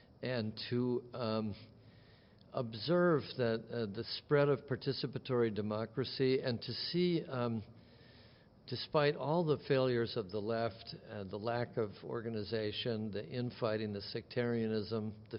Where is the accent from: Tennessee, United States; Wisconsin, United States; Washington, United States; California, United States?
Wisconsin, United States; also born or lived in Michigan; Irish Catholic, immigration, dispossession, you know, the works. Growing up in Wisconsin and Michigan, my father for Joe McCarthy, my mother for Adlai Stevenson, I had to learn it all myself.